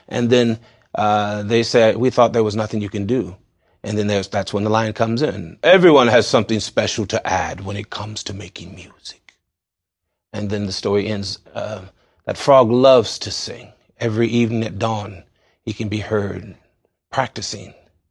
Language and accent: English; Lightfoot, Virginia, United States; I grew up down on Richmond Road way back when there was nothing there. I really did. I grew up in Lightfoot.